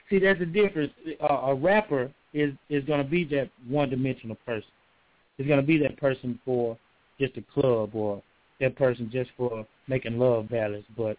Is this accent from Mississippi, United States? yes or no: yes; Morton, Mississippi, United States; see, I'm originally from Morton, Mississippi, and that's a small country town.